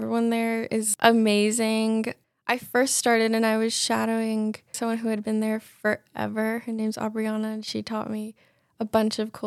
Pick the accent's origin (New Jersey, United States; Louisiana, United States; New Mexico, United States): New Mexico, United States; Albuquerque; I am. Born and raised in Albuquerque. I have roots in Florida, New Orleans, and a bunch of other places, but I was born and raised here.